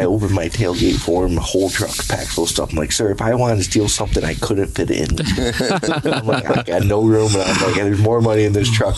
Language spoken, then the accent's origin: English; Michigan, United States; from Michigan.